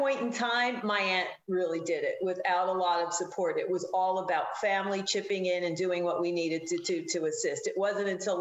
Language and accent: English; Pottsville, Pennsylvania, United States; I am from Pottsville, Pennsylvania, Schuylkill County.